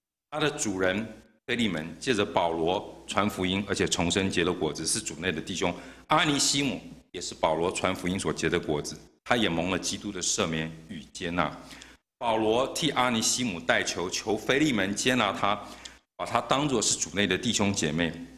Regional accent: Henan, China; 我就是河南人，我爸爸就是河南来的

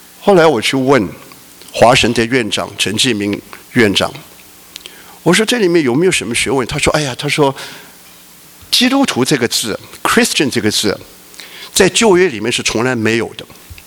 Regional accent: China; 所以我们中国人常常讲师父，师父，有没有？

